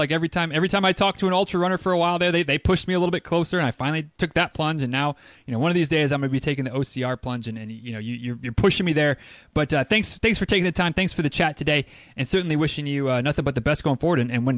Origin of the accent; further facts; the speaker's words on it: Michigan, United States; from growing up in Michigan, like I said, and going to Canada, not super regularly